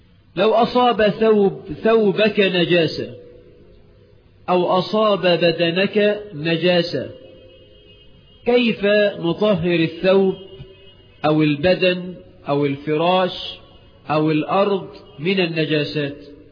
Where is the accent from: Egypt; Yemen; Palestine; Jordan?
Egypt